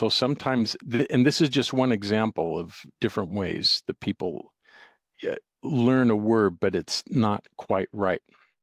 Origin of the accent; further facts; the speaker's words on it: Utah, United States; accent: Utah dialect; Now, when I was growing up and I was a kid, what I heard in the Utah dialect is, I took it for granted.